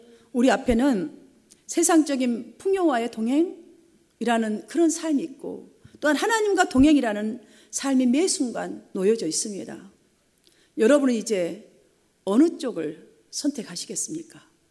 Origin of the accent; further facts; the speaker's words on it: South Korea; 우리는 빨리빨리, 한국 사람 빨리빨리 좋아하는데